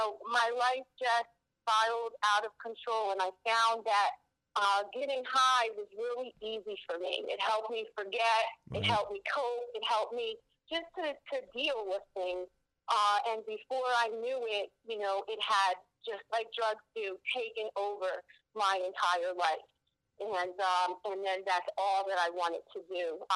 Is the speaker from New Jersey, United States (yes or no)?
yes; Camden, New Jersey, United States; Yeah, grew up, born and raised in Camden my whole life. I'm a project girl, so we moved around to several of the projects in the city.